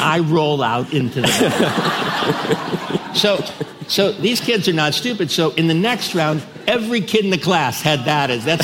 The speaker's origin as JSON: {"language": "English", "region": "Ohio", "country": "United States", "tie": "born or raised there", "said": "I grew up in Ohio in a working class family."}